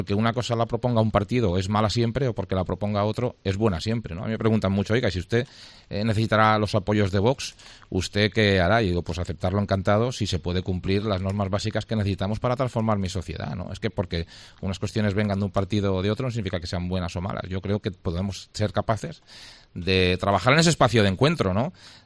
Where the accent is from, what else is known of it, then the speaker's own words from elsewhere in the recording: Valencian Community, Spain; defendemos nuestra propia integridad y nuestro propio acento y nuestra propia personalidad dentro del marco constitucional, porque somos muy de la Comunidad Valenciana y somos muy españoles.